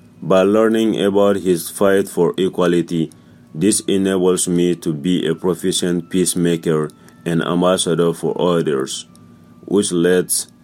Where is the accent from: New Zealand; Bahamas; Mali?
Mali; Bamako; English is a second language; now in United States; I learned about him when I was 9 years old, growing up in Bamako, Mali.